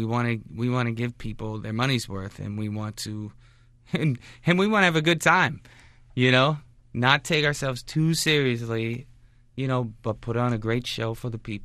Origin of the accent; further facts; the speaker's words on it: United States; Well, I'm a dual citizen. I'm American and Canadian.